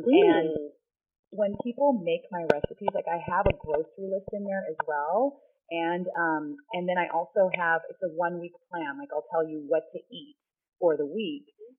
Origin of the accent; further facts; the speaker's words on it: California, United States; now in New York, United States; So when I grew up in California, where I used to wear a lot of colors, like a lot of colorful things, and I loved that. And so when I moved to New York